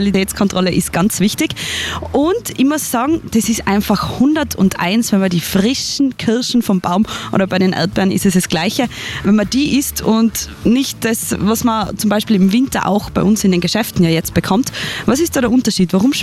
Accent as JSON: {"language": "German", "region": "Tyrol", "country": "Austria", "said": "bis das ganze Obst wirklich bei uns in Tirol reif ist"}